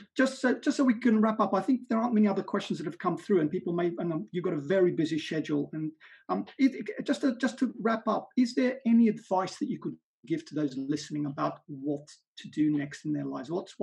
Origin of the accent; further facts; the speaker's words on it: Australia; I, as an Australian, could say a great sense of pride seeing sort of fellow Australians have done so terrifically well.